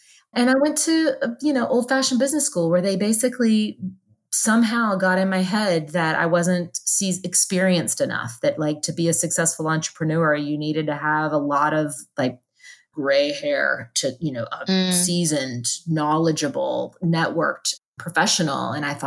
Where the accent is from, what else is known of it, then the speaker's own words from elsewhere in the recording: Tennessee, United States; I grew up in Tennessee and she grew up in Texas.